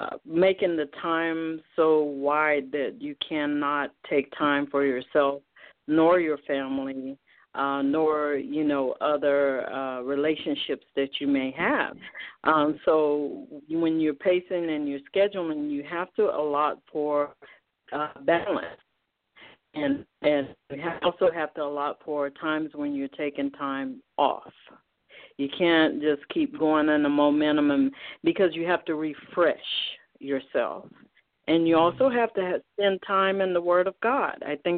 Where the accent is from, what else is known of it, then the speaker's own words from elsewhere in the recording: Oklahoma, United States; also born or lived in Texas; now in Brooklyn, United States; Well, I'm originally born in Oklahoma, and born and raised in Oklahoma, and then I migrated into Texas, and so I was there for approximately 30 years, and at this time, I'm in Brooklyn, New York.